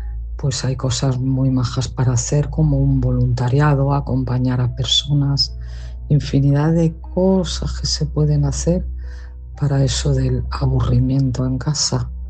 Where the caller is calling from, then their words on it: Madrid, Community of Madrid, Spain; de Madrid.